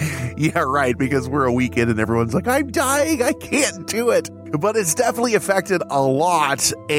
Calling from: Chicago, Illinois, United States; I am coming from Chicagoland in my quarantine bunker, also known as my house.

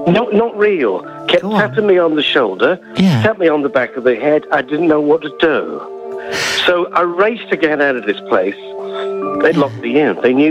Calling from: Sandwell, West Midlands, United Kingdom; Well, I'm in the West Midlands.

